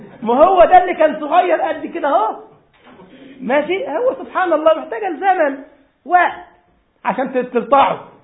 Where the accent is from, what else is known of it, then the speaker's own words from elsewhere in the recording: Egypt; طبعا بقول مصر عشان انا مصري مش عصبية